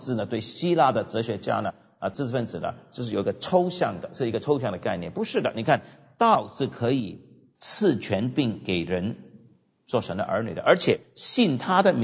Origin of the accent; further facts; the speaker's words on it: China; 道就像我们中国人有天啊道啊等等啊太极啊